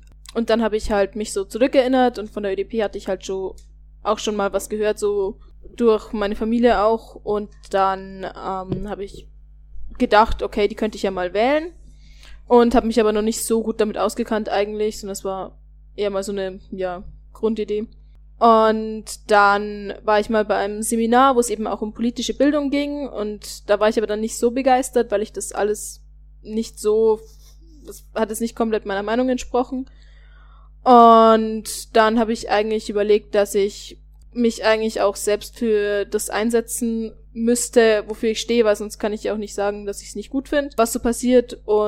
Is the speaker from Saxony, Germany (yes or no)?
no; Rosenheim, Bavaria, Germany; now in Regensburg, Germany; Ich komme ja ursprünglich aus der Rosenheimer Gegend und dann war ich in Rosenheim ein bisschen aktiv